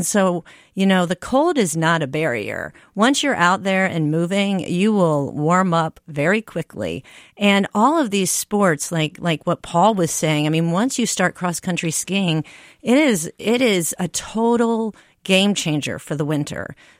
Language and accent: English; Louisiana, United States; moved away; Hey, I'm from Louisiana, so I moved here for the snow.